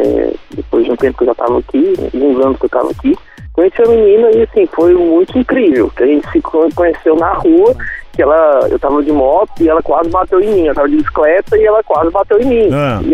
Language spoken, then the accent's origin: Portuguese; Ribeirão Preto, São Paulo, Brazil; now in Goiânia, Brazil; Eu sou de Ribeirão Preto.